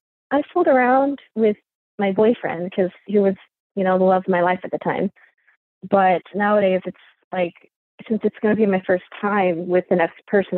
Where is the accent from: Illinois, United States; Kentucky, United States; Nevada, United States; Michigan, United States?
Michigan, United States; moved away as an adult; I grew up in Michigan. And after I graduated from college in 2015, I followed my parents and moved out to California.